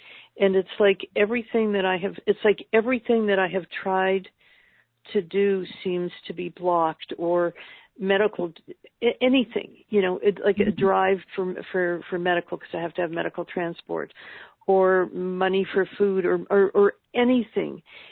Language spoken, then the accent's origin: English; Toronto, Ontario, Canada; born there; also born or lived in Los Angeles, United States / South of France; I lived in a sunny climate. I lived in L.A. for like 35, 36 years. I've lived in the south of France. And I was born in Toronto